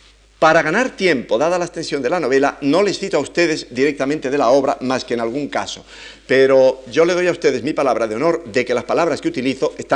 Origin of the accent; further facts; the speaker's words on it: Astorga, Castile and León, Spain; Como cuando yo era muchacho, que en el casino de mi pueblo natal, Astorga, se decía